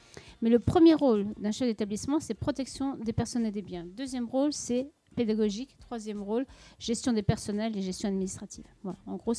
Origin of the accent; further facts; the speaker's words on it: Paris, Île-de-France, France; now in Amiens, France; je ne suis pas originaire d'Amiens, je suis originaire de Paris, mais je vis à Amiens depuis longtemps